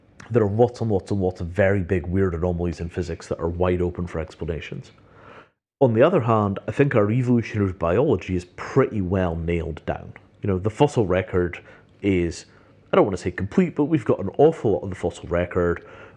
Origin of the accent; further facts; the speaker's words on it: India; Well, I mean, I'm Indian. I was vaguely around it when I was a kid.